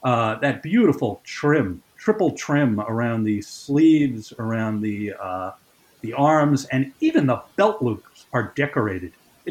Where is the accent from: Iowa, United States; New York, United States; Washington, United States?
New York, United States; Yonkers; Very, very briefly, I grew up in Yonkers, New York, just north of the Bronx, 10 miles, literally straight shot to Yankee Stadium.